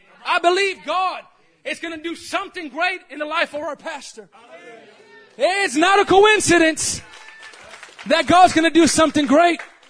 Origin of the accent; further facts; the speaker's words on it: Texas, United States; ultimately I'm taking it back to Texas. I'm taking it back to my home state, whether for a temporary time or for a permanent time, I don't know.